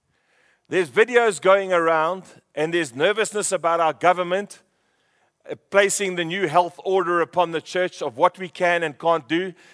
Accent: Free State, South Africa; I grew up in the Free State on cold food. You grew up in an Indian home, I grew up in a white home.

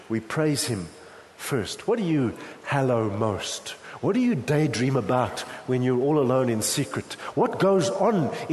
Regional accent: Durban, KwaZulu-Natal, South Africa; I grew up in Durban

